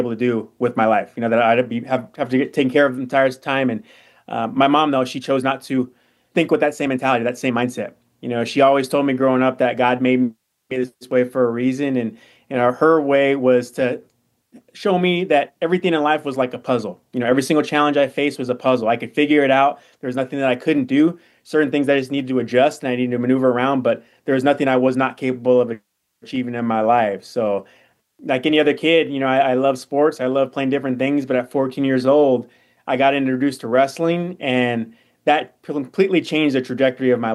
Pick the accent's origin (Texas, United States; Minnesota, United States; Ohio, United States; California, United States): California, United States; born there; I was born in California, and my cousin, who was 3 years older than me, he lived in Arizona.